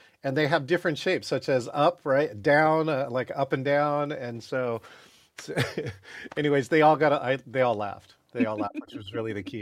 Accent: California, United States; I grew up in America and I speak perfect Californese.

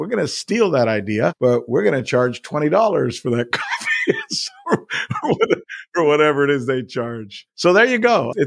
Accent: Florida, United States; these were all over, for example, where I grew up in South Florida and in Tampa and in parts of Florida, they're everywhere.

